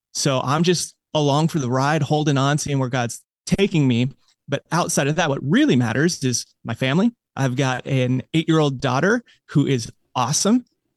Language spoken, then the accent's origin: English; United States; I grew up in America and yet I didn't know what the gospel really was.